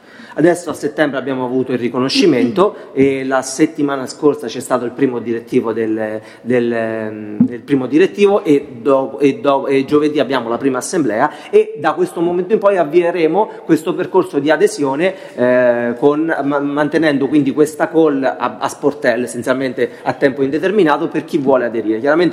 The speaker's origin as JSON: {"language": "Italian", "town": "Trevi", "region": "Umbria", "country": "Italy", "said": "ne dico una per mille, sono di Trevi"}